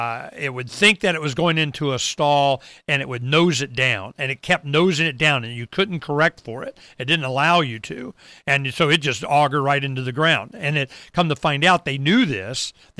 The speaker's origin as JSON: {"language": "English", "region": "Florida", "country": "United States", "lives_now": "Arizona, United States", "said": "Now, even Florida. I'm from Florida. And I tell you, there are more boats here in Arizona because it's hot."}